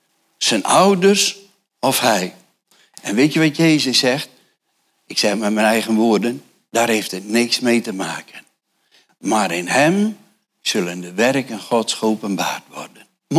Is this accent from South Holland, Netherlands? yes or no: no; Urk, Flevoland, Netherlands; Tenminste, ik kom van Urk.